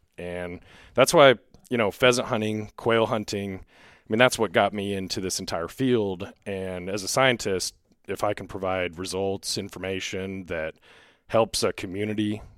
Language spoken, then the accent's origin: English; North Platte, Nebraska, United States; born there; Yeah, so I was born in North Platte, Nebraska